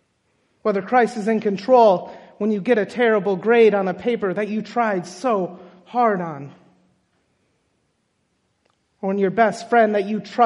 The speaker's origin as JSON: {"language": "English", "region": "Minnesota", "country": "United States", "tie": "born or raised there", "said": "back in my home state of Minnesota"}